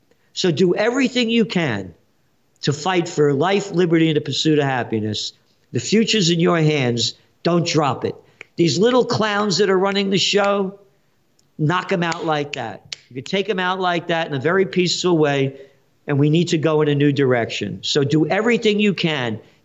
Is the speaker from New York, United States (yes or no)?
yes; Bronx, New York, United States; born there; I'm a guy, you know, a Monopolitano born in the Bronx.